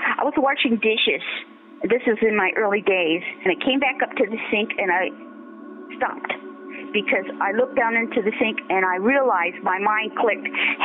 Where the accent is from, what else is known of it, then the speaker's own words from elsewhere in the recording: Buffalo, New York, United States; I'm from Buffalo, New York.